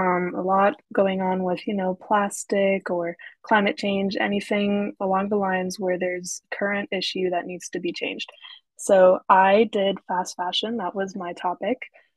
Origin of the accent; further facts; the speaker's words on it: Boston, Massachusetts, United States; So I'm located in Boston. I was born and raised here.